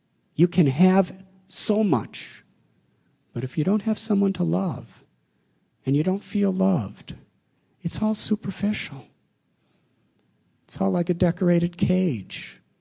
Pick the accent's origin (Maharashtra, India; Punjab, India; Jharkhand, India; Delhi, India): Maharashtra, India; Mumbai; now in United States; I'm from Bombay, so I'm not so geographically aware of America's geography.